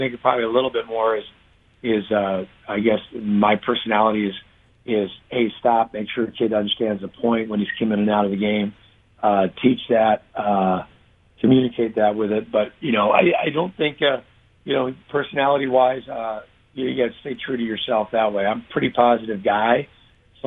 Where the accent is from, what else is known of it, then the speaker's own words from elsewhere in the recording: Midwest, United States; now in Buffalo, United States; My wife and I, we're from the Midwest originally, so this was a place we've just really grown to love.